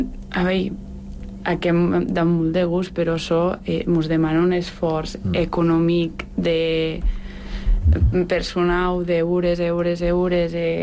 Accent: Vic, Catalonia, Spain; perquè jo soc d'Osona, soc vesia de Vic

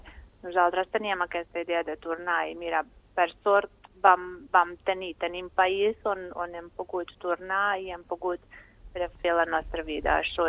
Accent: Sarajevo, Federation of Bosnia and Herzegovina, Bosnia & Herzegovina; moved away; nosaltres quan vam marxar de Sarajevo

